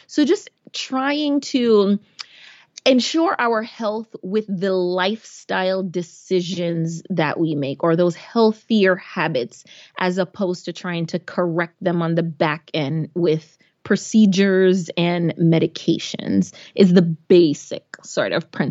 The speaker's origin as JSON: {"language": "English", "region": "New York", "country": "United States", "tie": "born or raised there", "said": "I grew up right outside the Bronx."}